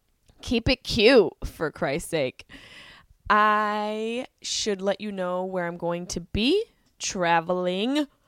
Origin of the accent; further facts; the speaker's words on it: Syracuse, New York, United States; And then I'm in Syracuse, my hometown, 23rd.